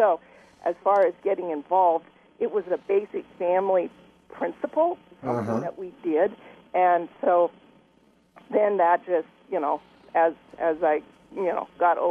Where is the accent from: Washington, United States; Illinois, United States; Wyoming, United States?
Washington, United States; Spokane; Well, when I grew up in Spokane, north of Hilliard, and my family wasn't wealthy or anything